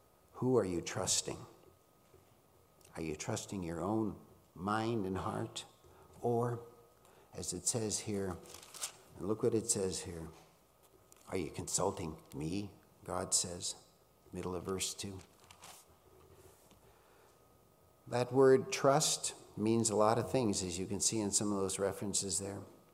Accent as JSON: {"language": "English", "town": "Laval", "region": "Quebec", "country": "Canada", "tie": "born or raised there", "said": "I grew up in Laval"}